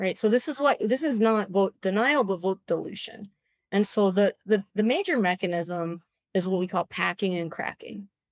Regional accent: Massachusetts, United States; You grab a state, like, say, my home state of Massachusetts.

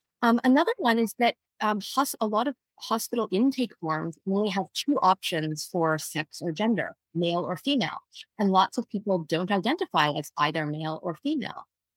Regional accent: Canada; so I'm also Canadian

